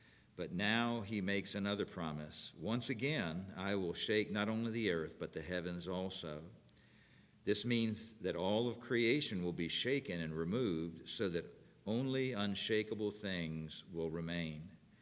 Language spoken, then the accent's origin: English; Florida, United States; I grew up in South Florida and had only heard about earthquakes